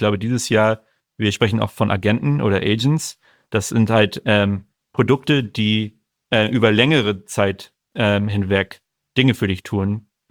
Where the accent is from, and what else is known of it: Northern Germany, Germany; born or raised there; also born or lived in Munich